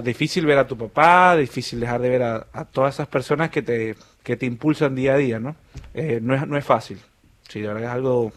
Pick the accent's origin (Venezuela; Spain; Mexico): Venezuela; Maracaibo, Zulia; yo soy de Occidente y el Hospital Universitario de Maracaibo es donde todos los pacientes, digamos, terminan ahí.